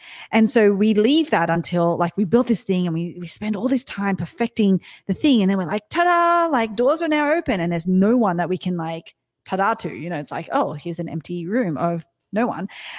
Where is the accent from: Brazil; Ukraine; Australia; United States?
Australia; accent: Australian; if you can connect with me and my Australian accent